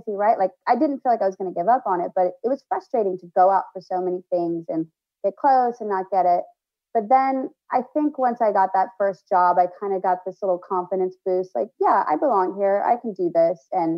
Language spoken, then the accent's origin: English; Texas, United States; also born or lived in Denver, Colorado; I was born in Denver, but I was raised primarily in Texas.